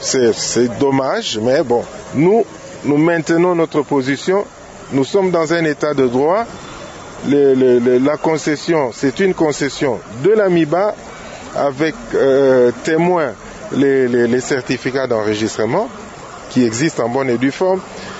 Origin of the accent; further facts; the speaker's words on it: DR Congo; Nous sommes des Congolais, on ne doit pas se taper dessus.